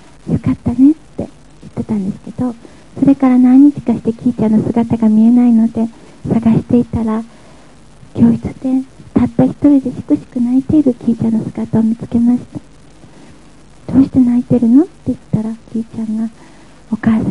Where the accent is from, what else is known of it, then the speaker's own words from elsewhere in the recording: Kanazawa, Ishikawa, Japan; 私は金沢で生まれて育ったんですけど